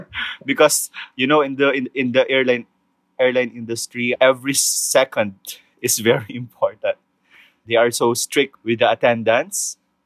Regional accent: Philippines; I'm 30 years old and I'm currently based here in Manila. I'm from the Philippines

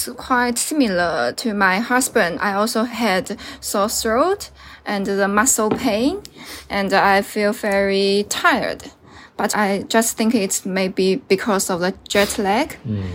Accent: Wuxi, Jiangsu, China; I will go back to my hometown, Wuxi, Jiangsu province, to celebrate Chinese New Year with my parents.

